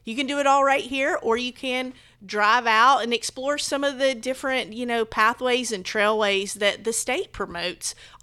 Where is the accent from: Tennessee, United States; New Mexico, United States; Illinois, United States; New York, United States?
Tennessee, United States; Memphis; now in Knoxville, United States; I grew up in West Tennessee in Memphis, mm-hmm. and I came up here to go to the University of Tennessee, fell in love with Knoxville, and never wanted to leave.